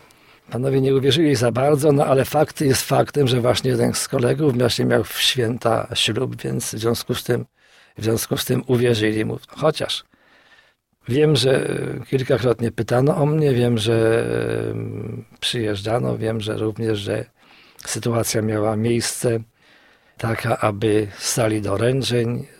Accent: Śrem, Greater Poland Voivodeship, Poland; now in Kalisz, Poland; się ożeniłem w Kaliszu, bo w ogóle pochodzę ze Śremu. Ale żonę mam kaliszankę, tutaj się ożeniłem

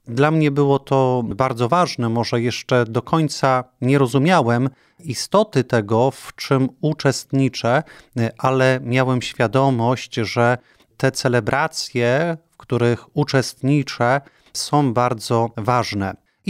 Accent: Mikstat, Greater Poland Voivodeship, Poland; My jako ministranci w mojej rodzinnej miejscowości w Mikstacie

